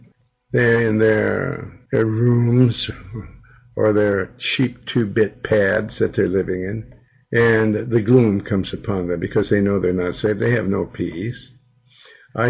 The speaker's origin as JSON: {"language": "English", "town": "Billings", "region": "Montana", "country": "United States", "tie": "born or raised there", "said": "Okay, in my hometown, then what?"}